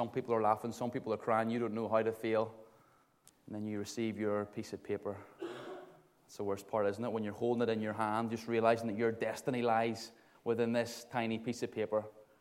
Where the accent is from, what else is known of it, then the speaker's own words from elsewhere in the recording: Ballymena, Northern Ireland, United Kingdom; 22 years old, from Ballymena, as you've heard. Hopefully you can't hear it in my accent.